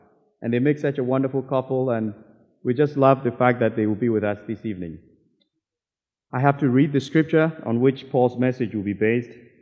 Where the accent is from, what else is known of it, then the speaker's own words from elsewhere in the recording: Ghana; I'm originally from Ghana